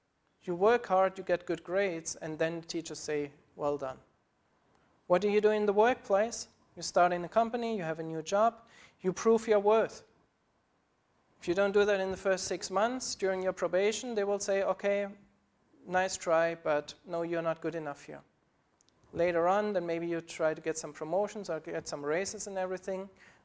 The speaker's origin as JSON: {"language": "English", "country": "Germany", "tie": "born or raised there", "said": "So I grew up in Germany in a Christian country. I'm part of the state church here."}